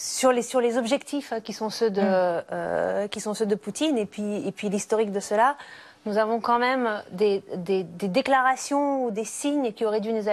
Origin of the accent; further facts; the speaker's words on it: Moscow, Russia; French is a second language; moved away as an adult; also born or lived in Ukraine; Je suis née à Moscou, j'ai vécu, étudié, travaillé à Moscou, vécu plusieurs années en Ukraine.